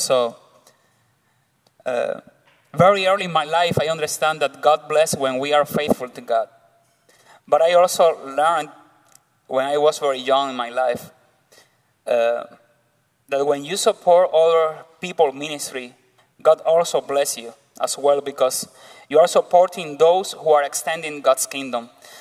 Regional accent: Cuba; accent: Cuban; If I said something wrong because my Cuban accent, please forgive me.

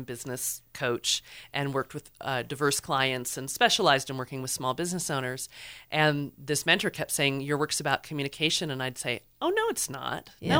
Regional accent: California, United States; also born or lived in New York City; now in Santa Fe, United States; Yeah, I will say I grew up in California and I spent 13 years in New York City.

